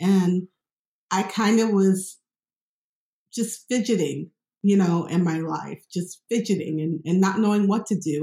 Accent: Chicago, Illinois, United States; moved away as an adult; now in Austin, United States; And I thought, well, I'm from Chicago. Of course, they're going to want me.

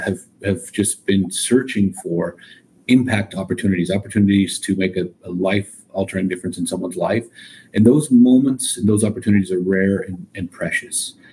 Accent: Helena, Montana, United States; moved away as an adult; now in Nepal; I grew up in Helena, Montana. When I was 18, I became a Christian.

